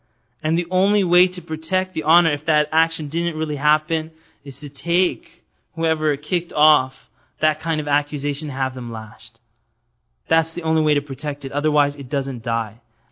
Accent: Canada; we're Canadian, so we didn't even have a problem with that.

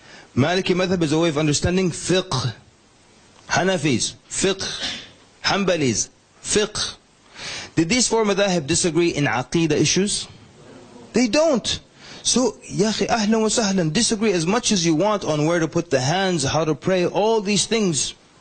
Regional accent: Sudan; I'm from Sudan originally, by default. By default, everyone's Sufi. My father's side of the family are all Ismaili Sufis

